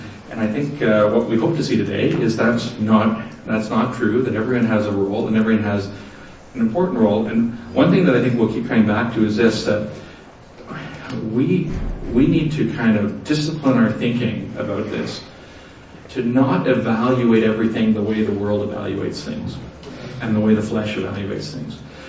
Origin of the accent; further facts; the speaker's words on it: Ontario, Canada; I'm from Northern Ontario in general